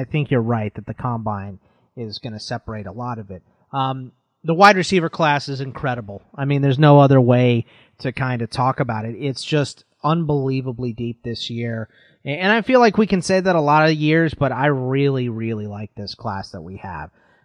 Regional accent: Houston, Texas, United States; also born or lived in Arizona; I'm originally from Houston. My dad's whole side of the family from Pittsburgh. And then we moved to Arizona when my parents got divorced, my mom and I.

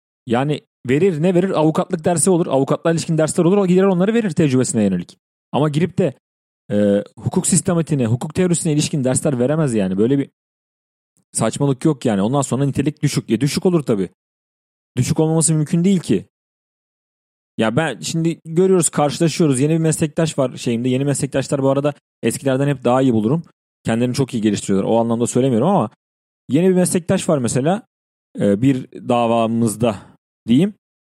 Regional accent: İzmir, Turkey; Ben kendi ailemle birlikte yaşıyordum. İzmirliyim, 9 Eylül'de okuyordum.

